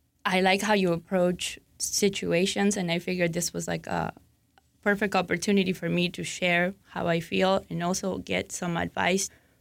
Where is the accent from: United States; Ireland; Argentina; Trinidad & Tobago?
Argentina; I'm originally from Argentina.